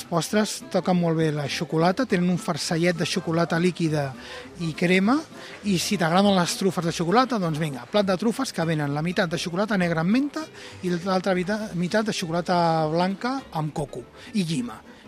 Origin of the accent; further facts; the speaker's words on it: Catalonia, Spain; Avui anem a Badalona, que és a prop de casa meva, jo soc del Vallès